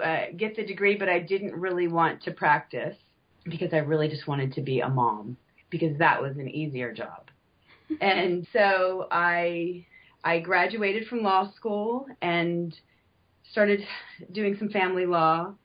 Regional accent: Pensacola, Florida, United States; moved away as an adult; now in Tulsa, United States; I grew up in Pensacola, Florida, and came to Tulsa, Oklahoma to go to undergrad.

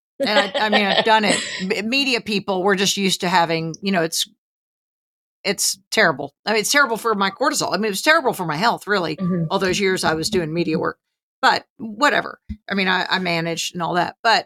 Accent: Newark, New Jersey, United States; born there; I told her I was born in Newark.

